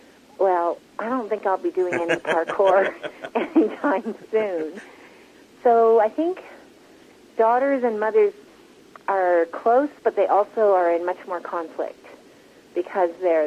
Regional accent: Montreal, Quebec, Canada; growing up in Montreal in the 60s, I was one of two Asian families at my primary school.

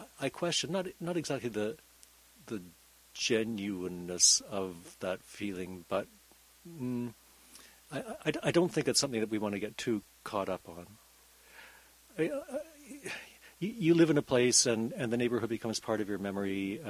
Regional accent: Winnipeg, Manitoba, Canada; I grew up in Winnipeg, I went back to Winnipeg in 2012 when my father became ill

